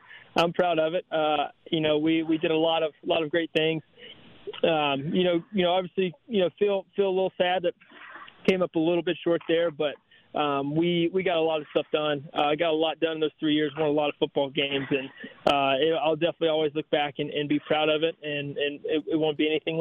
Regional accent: Georgia, United States; Growing up in Georgia, for sure.

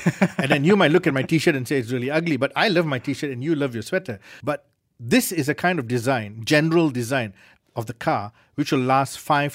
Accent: Malaysia; I'm Malaysian and I love being Malaysian.

